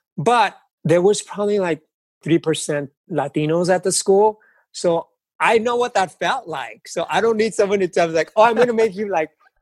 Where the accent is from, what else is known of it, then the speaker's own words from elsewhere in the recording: East Los Angeles, California, United States; I grew up in East Los Angeles, and there was a lot of crime in our neighborhoods.